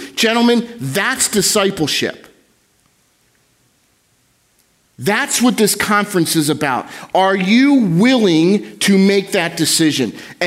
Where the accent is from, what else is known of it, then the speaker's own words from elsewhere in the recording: United States; and I'm from Carolina, like right in that area, and this is a big deal to them